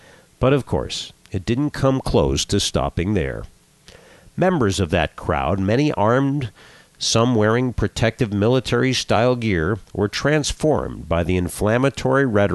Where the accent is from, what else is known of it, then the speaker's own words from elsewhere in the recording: United States; I am deeply American and deeply Jewish, committed to our nation and to my Judaism in my soul.